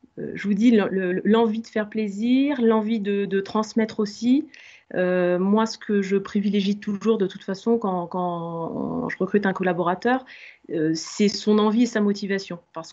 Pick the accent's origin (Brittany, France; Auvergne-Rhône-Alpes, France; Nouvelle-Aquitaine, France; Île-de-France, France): Nouvelle-Aquitaine, France; Limoges; près de là où je suis originaire, de Limoges.